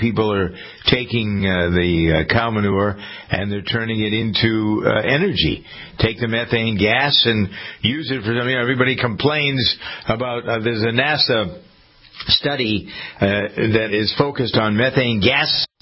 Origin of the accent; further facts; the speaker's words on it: Massachusetts, United States; here's the good news from the Bay State, my home state